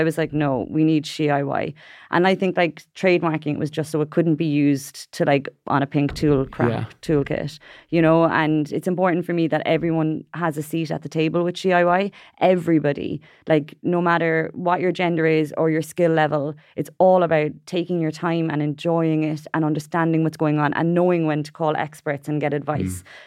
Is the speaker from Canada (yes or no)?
no; Ireland; because I'm Irish